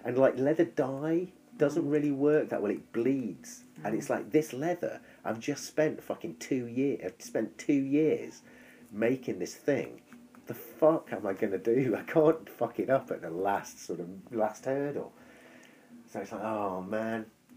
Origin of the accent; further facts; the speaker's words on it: East Midlands, United Kingdom; Where I grew up, where I grew up in North Nottinghamshire, is like it's before I left.